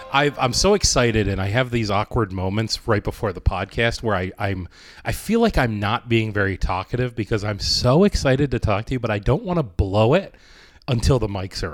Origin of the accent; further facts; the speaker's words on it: United States; also born or lived in Italy; I was born and raised in America, so like I'm more used to American pizza than I am Italian pizza.